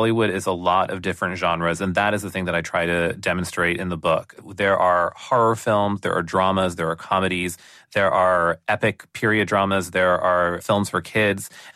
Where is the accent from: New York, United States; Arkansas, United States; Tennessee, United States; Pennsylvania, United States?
Pennsylvania, United States; It's the kind of dish that we made in my house growing up in Pennsylvania. Every single Indian household has that classic chicken curry